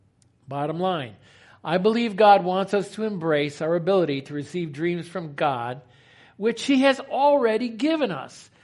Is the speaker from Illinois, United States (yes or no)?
no; New York, United States; Do I know? I'm from New York.